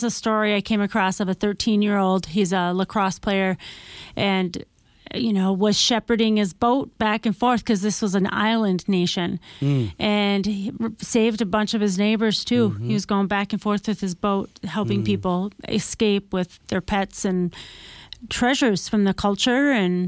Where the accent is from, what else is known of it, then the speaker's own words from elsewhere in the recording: Minnesota, United States; In my hometown, they were having a garage sale.